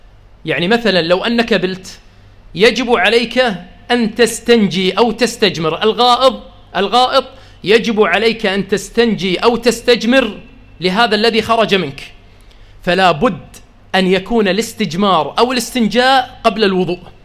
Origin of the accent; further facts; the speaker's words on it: Kuwait; كثير من كبار السن عندنا في الكويت مثلا هذه العقدة موجودة قديما عندهم